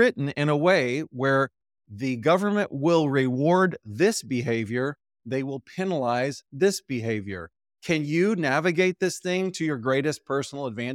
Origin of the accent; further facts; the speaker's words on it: Houston, Texas, United States; So in my mind, growing up in Houston, Texas, I just assumed that the Columbus Zoo is the greatest zoo the world has ever known